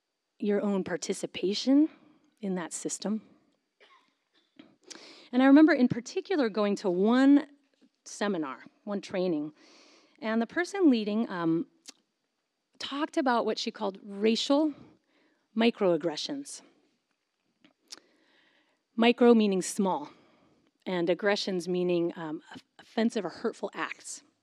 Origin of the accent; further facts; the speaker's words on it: Davis, California, United States; I grew up in Davis, which is about an hour away, and also a university town.